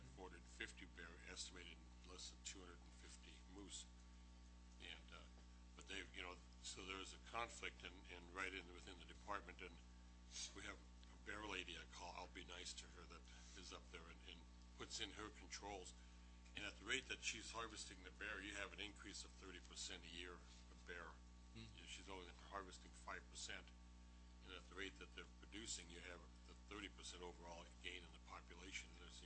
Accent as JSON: {"language": "English", "town": "Haines", "region": "Alaska", "country": "United States", "tie": "born or raised there", "said": "when I was born and raised in Haines"}